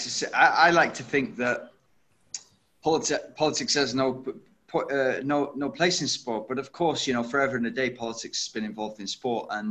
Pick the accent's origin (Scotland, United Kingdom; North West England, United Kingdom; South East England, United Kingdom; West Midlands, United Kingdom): North West England, United Kingdom; Manchester; I grew up in Manchester